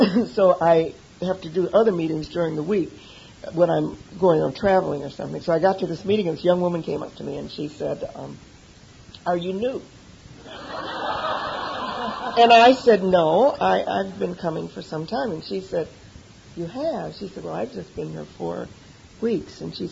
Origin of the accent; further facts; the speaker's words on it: Detroit, Michigan, United States; also born or lived in Flint; I grew up in a parsonage. I was born in Flint, Michigan, and we moved to Detroit when I was a year old